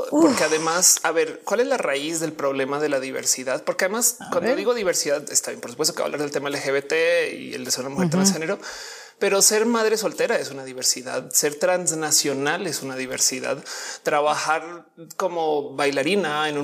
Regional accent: Colombia; yo como colombiana, yo quiero que la gente sepa que soy de Colombia. O sea, también soy mexicana.

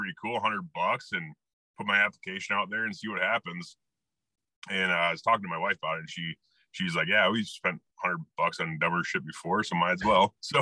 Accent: Iowa, United States; moved away as an adult; So so I grew up shotgun hunting in Iowa, like a lot of guys do, you know, just going out with the old man

